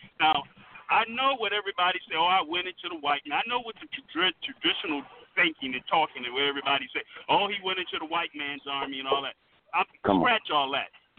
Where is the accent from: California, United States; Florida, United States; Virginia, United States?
Florida, United States; Miami; My mother was so concerned. I come from Miami.